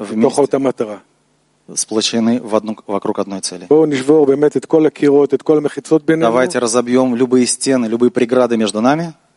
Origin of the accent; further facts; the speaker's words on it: Petah Tikva, Central District, Israel; я из Израиля, из Петахтиквы.